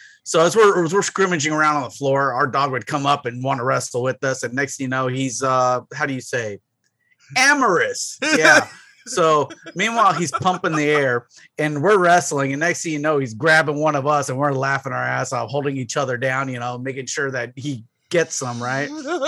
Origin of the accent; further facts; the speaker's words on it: San Diego, California, United States; My pet when I grew up in San Diego in California, where we, you know, went to school at, you know, later moved.